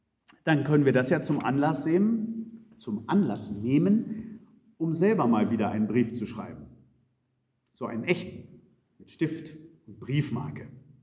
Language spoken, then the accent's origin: German; Uelzen, Lower Saxony, Germany; Ich sehe mich noch in Uelzen auf der Empore meiner Heimatgemeinde im Chor stehen, als relativ junger Mensch.